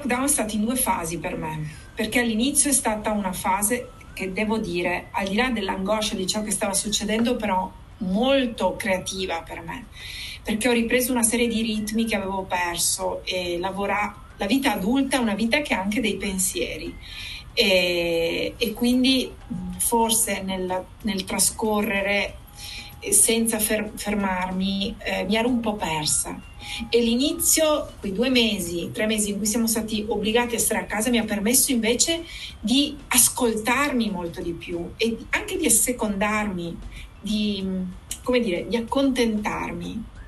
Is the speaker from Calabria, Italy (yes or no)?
no; Padua, Veneto, Italy; now in Lecce, Italy; Io sono nata e sono di Padova, ma 14 anni fa mi sono trasferita in Puglia, a Lecce